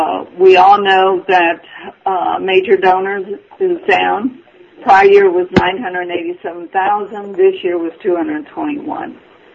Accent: Southern United States, United States; I'm a Southerner. I can't help it.

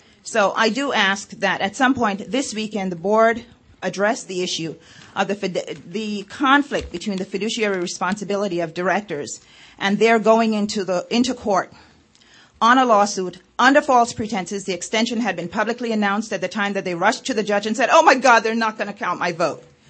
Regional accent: New York, United States; Hi, thanks. I'm from New York.

